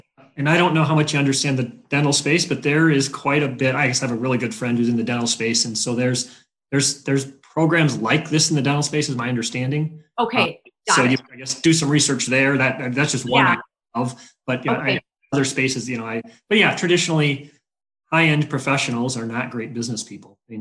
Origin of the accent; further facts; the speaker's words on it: Rochester, Minnesota, United States; And also, I grew up in Rochester, Minnesota.